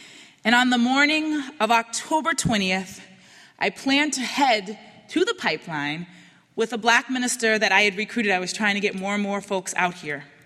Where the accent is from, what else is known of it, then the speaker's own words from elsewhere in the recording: Boston, Massachusetts, United States; I grew up in Roxbury